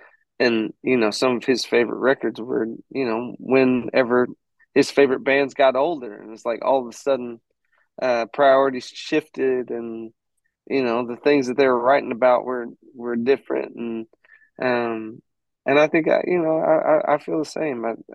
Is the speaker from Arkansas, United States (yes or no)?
yes; Arkansas, United States; But, you know, I grew up in Southeast Arkansas. Nobody was doing music in Southeast Arkansas.